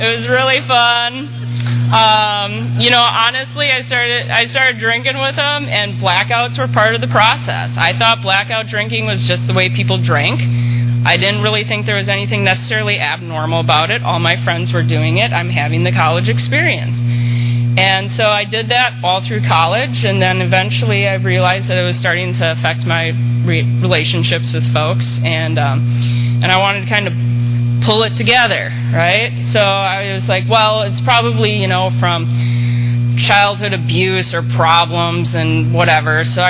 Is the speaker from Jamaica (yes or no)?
no; Wisconsin, United States; I grew up in Wisconsin, and a lot of folks in Wisconsin, including my family, drink a lot.